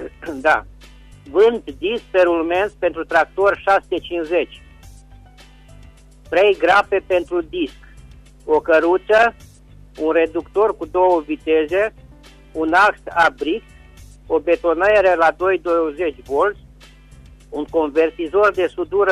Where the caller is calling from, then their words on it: Răchita, Timiș County, Romania; sunt din Răchita, județul Timiș.